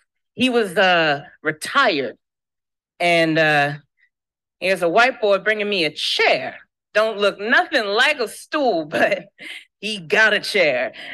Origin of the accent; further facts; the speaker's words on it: Peoria, Illinois, United States; So Mudbone is an old man I met in Peoria, where I'm from. I'm from Peoria.